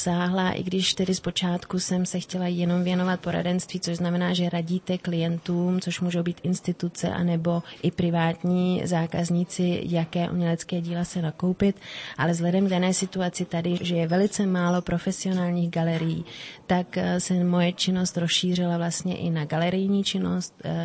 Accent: Germany; now in Czechia; Moje rodiče odešli do zahraničí, takže jsem vyrůstala v Německu, to je i ten důvod, proč mám německý pas.

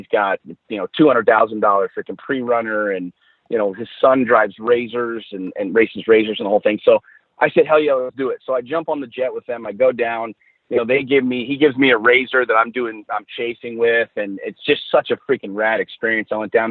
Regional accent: Washington, District of Columbia, United States; So I grew up in the city. I grew up in Washington, D.C. My dad worked for the government.

